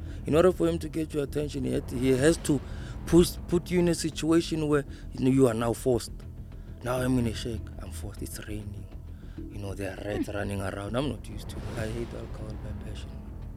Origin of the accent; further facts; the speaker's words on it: Bela-Bela, Limpopo, South Africa; now in Johannesburg, South Africa; Yeah, so I was born and raised in Limpopo.